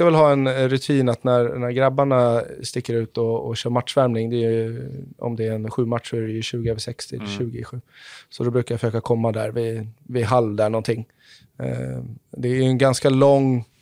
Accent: Huddinge, Stockholm County, Sweden; Jag är från Huddinge utanför Stockholm.

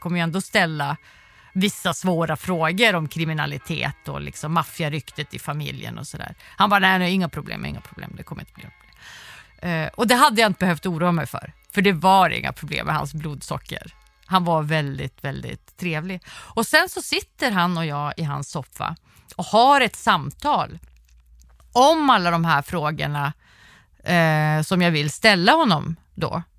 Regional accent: Sweden; Det jag är uppvuxen i Sverige med en stat som jag litar på

